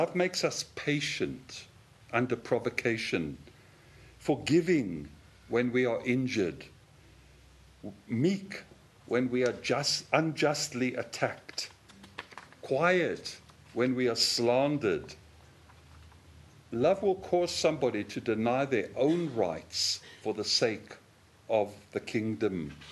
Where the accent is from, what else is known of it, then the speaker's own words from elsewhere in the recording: South Africa; I remember I was growing up in South Africa.